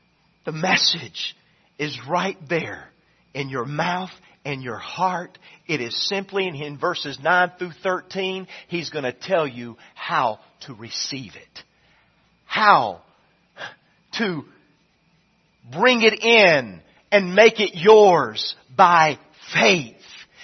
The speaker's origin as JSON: {"language": "English", "region": "the South", "country": "United States", "tie": "born or raised there", "said": "I'm telling you, I grew up in the South. I knew about Jesus."}